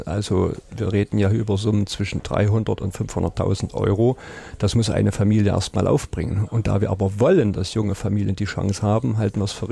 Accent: Zeulenroda, Thuringia, Germany; Ich nehme einfach meine Heimatstadt.

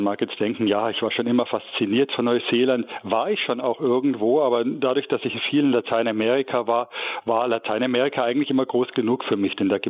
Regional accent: Ludwigstadt, Bavaria, Germany; Ich bin aufgewachsen in Ludwigstadt, was ja nicht weit entfernt ist von Saalfeld, allerdings auf westlicher Seite des Zaunes. In kleinen Städtchen also aufgewachsen, in 3 Richtungen, wo ich geguckt habe, war der Zaun.

